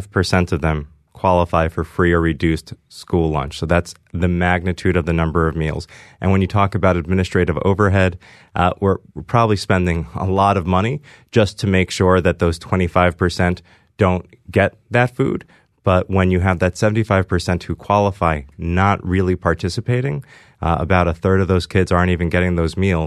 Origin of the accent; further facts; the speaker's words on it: New York, United States; I grew up on the Upper East Side, and I went to a public school, the Bronx High School of Science